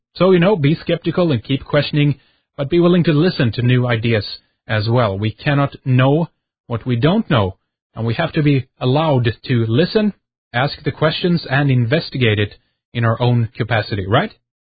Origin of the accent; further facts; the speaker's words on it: Sweden; English is a second language; from Sweden, Scandinavia, once the land of the Goths.